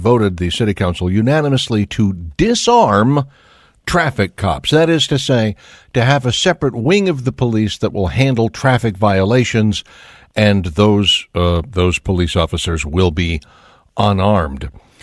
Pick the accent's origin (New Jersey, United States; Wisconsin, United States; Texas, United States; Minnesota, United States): Minnesota, United States; Minneapolis; It's distressing because, of course, I came from Minneapolis.